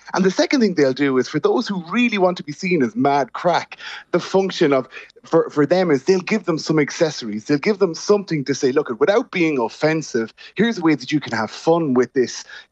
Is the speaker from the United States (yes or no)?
no; Ireland; as Irish people